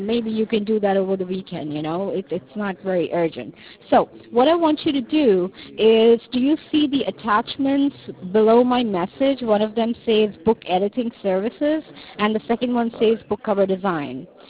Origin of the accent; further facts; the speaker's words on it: Durban, KwaZulu-Natal, South Africa; I'm from Durban, KwaZulu-Natal, in South Africa. That's where I lived, Old Port City. So that's where I grew up. I was born there